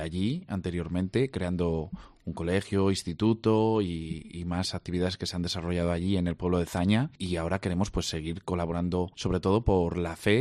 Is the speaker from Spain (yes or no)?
yes; Mayorga, Castile and León, Spain; Nosotros decimos, pues eso, soy de Mayorga, sí